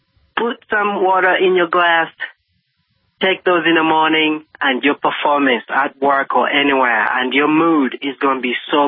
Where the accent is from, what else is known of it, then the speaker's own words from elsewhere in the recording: Virginia, United States; now in Slovakia; I'm originally from Virginia. I moved to Slovakia in 2020